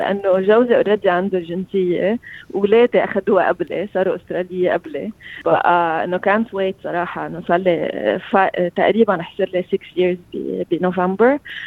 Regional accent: Lebanon; now in Australia; هلا أكيد دفنتلي إنه أنا لبنانية وصلي قد عايشة بلبنان ولبنان وطني، بس كل ما عايش بأستراليا بحس إنه عم بنغرم أكثر بهالبلد

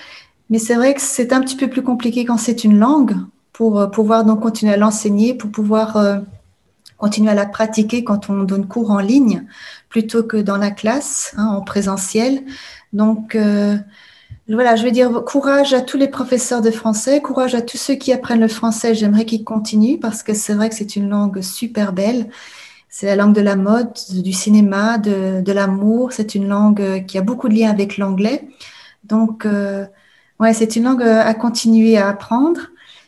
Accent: Belgium; Je viens de Belgique.

